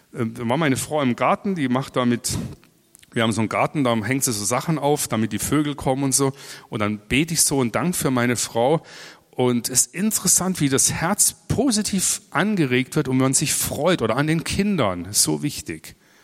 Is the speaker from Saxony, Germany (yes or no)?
no; Bavaria, Germany; Ich komme aus dem Allgäu, wir haben großartige Bergkulissen